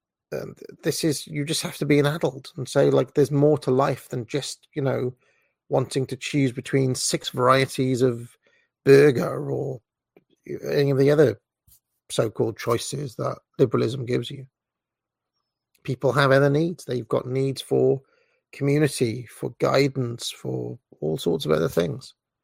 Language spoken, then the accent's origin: English; Wales, United Kingdom; fellow Welshman. I grew up in Wales, of course. My mother is Welsh